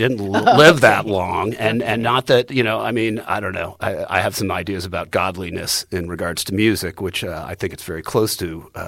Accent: San Francisco, California, United States; And I grew up here in San Francisco, and, I'm a child of the 60s, so there was music everywhere.

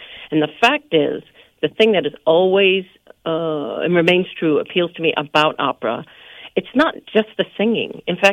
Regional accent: New Hampshire, United States; Well, first of all, I'm not from Texas. I'm from New Hampshire.

